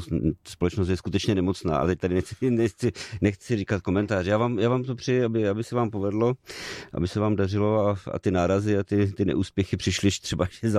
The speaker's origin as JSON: {"language": "Czech", "town": "Ostrava", "region": "Moravian-Silesian Region", "country": "Czechia", "said": "nejenom proto, že jsme oba dva z Ostravy"}